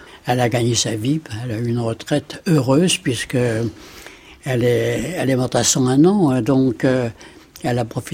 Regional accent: Paris, Île-de-France, France; Je suis né en 21. Voilà. Et donc, j'ai passé toute mon enfance au Champ de Mars. Ma mère habitait là et nous étions une fratrie de cinq.

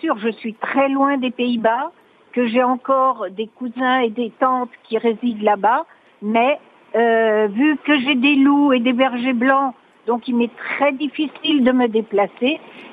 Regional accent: Rotterdam, South Holland, Netherlands; quand je parle avec des Néerlandais, on me dit mon origine, que je suis de Rotterdam.

